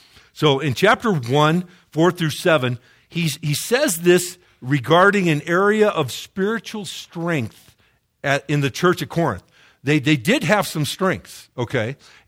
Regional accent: Ireland; Trust me. I'm an Irishman.

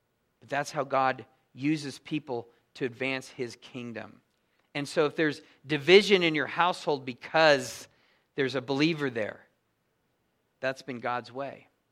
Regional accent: San Diego, California, United States; I'm from San Diego, and it's kind of the same thing there, that all our weather and precipitation comes from the ocean.

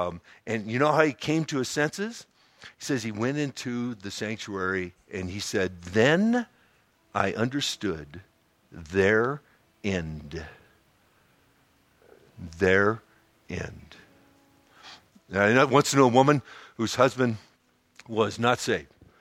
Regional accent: Ireland; And that was a great line to me, being an Irishman.

